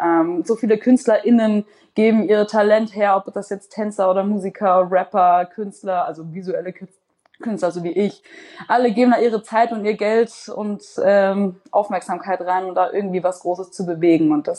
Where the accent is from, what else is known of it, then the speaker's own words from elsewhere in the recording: Hamburg, Germany; Ich bin einfach in Wellingsbüttel oben aufgewachsen in Hamburg.